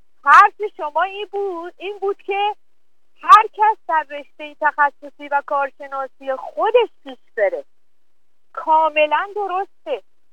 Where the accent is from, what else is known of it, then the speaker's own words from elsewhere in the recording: Iran; بارها هم گفتم که ما ایرانی هستیم